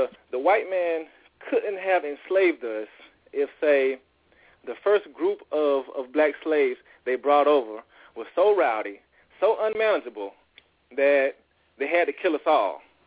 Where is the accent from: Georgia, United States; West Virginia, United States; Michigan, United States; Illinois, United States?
Georgia, United States; What's up? … from Georgia. I'm 28, so I'm the youngest on the panel.